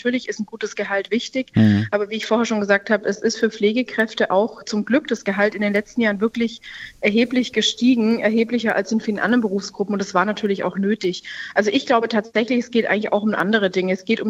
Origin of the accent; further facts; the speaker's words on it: Baden-Württemberg, Germany; Erst wird geschafft, ich bin ja aus Baden-Württemberg, und dann wird Sekt getrunken.